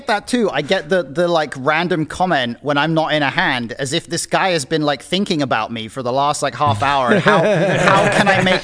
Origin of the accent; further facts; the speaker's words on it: United Kingdom; See, as a British person who highly values comedy, I do not respect those people.